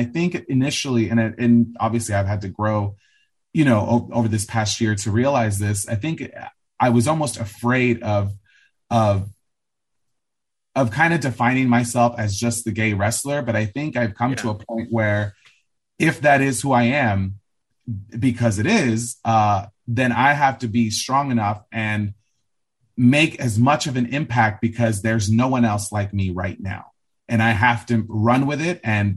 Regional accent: Los Angeles, California, United States; I think just being from growing up in Los Angeles and being from the suburbs and watching the LA lifestyle and seeing how fast LA moves

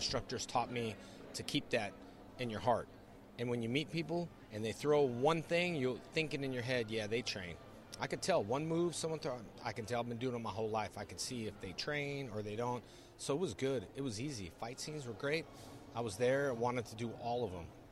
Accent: California, United States; Well, I grew up in California.

